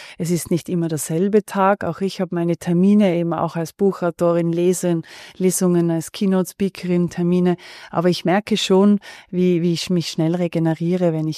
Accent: Tyrol, Austria; born there; also born or lived in Italy; Als gebürtige Tirolerin, die 16 Jahre in Italien gelebt hat

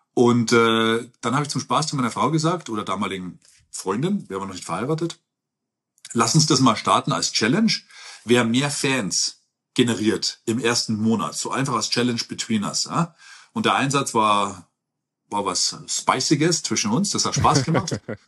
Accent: Ergolding, Bavaria, Germany; Ich bin so ein Bauer, ich bin in Ergolding aufgewachsen, zur damaligen Zeit 10.000 Einwohner. Wir waren das letzte Haus bei den Feldern. Ich bin zwischen Kühen und Odel aufgewachsen, ja, voll der Bauer. Und dann von Ergolding nach Landshut, von Landshut nach München, von München nach L.A.

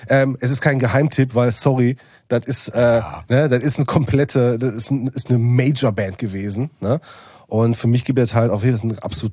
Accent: North Rhine-Westphalia, Germany; ich komme aus dem Pott

